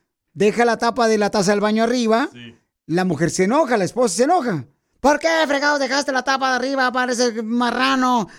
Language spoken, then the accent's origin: Spanish; Guatemala; now in Los Angeles, United States; aquí venimos de Guatemala a Los Ángeles, Estados Unidos.